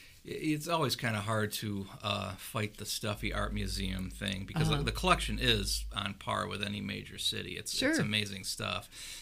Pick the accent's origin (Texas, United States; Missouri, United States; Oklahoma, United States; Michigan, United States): Michigan, United States; Muskegon; I grew up in Muskegon.